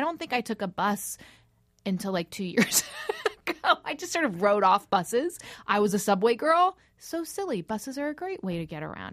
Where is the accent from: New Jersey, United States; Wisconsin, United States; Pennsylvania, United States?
New Jersey, United States; also born or lived in New York City; I was born in New York City, but I grew up very, very, very far away, which is central New Jersey.